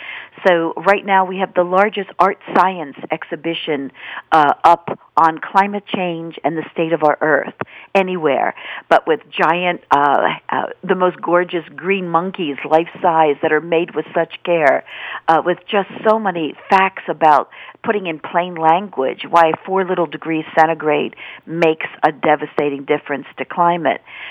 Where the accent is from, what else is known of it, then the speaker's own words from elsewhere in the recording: Maryland, United States; born there; I was born in Maryland. I've lived all over the world.